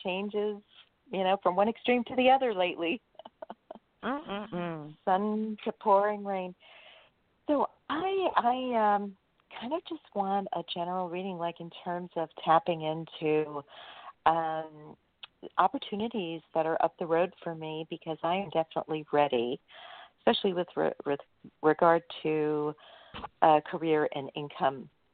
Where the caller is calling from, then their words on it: California, United States; And I'm calling from California.